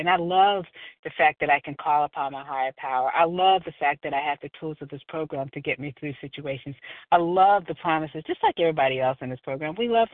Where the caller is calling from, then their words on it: Georgia, United States; I'm calling from Georgia.